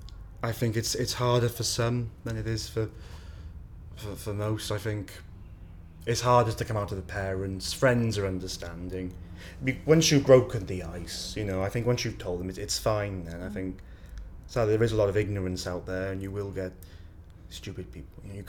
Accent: Cardiff, Wales, United Kingdom; now in London, United Kingdom; Well, as I said, I come from Cardiff. I've lived there all my life.

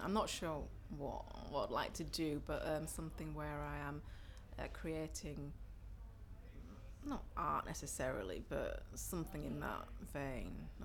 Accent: Leeds, Yorkshire and the Humber, United Kingdom; moved away as an adult; now in London, United Kingdom; Okay, so originally I'm from Leeds. I've only just been in London for 3 months now, 4 months.

